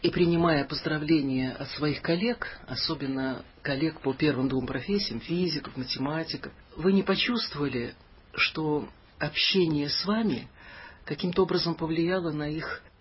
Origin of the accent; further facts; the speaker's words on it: Moscow, Russia; Я родился в Москве 14 сентября 1928 года и прожил первые 6 лет на Старом Арбате, дом 30, где зоомагазин.